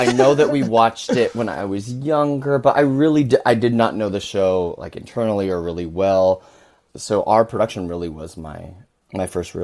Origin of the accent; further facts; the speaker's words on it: California, United States; also born or lived in Seoul; I'm Korean. I was born in Seoul, but I was adopted to California, grew up in a Caucasian family.